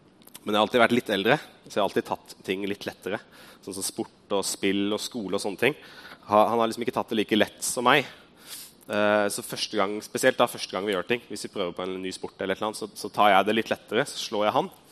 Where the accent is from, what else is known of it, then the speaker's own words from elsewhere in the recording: Hamar, Innlandet, Norway; Jeg er her fra Hamar, jeg vokste opp faktisk i kirka her. Min far var pastor når jeg var liten.